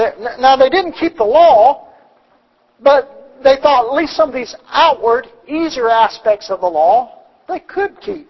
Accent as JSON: {"language": "English", "region": "Mississippi", "country": "United States", "tie": "born or raised there", "said": "And as a matter of fact, if you go down to where I grew up in Mississippi … is all over the place."}